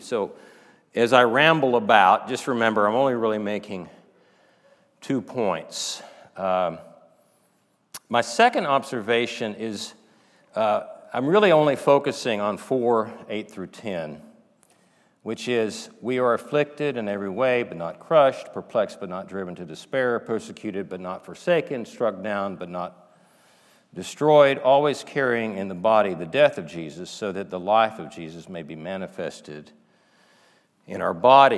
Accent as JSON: {"language": "English", "region": "Texas", "country": "United States", "said": "So I know I'm from Texas, and y'all don't understand humor, but that's okay."}